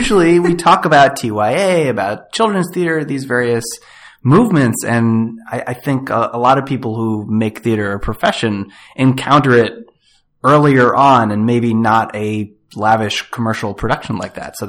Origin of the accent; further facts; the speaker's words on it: Long Island, New York, United States; Cause where I grew up on Long Island in New York, there's this robust community theater scene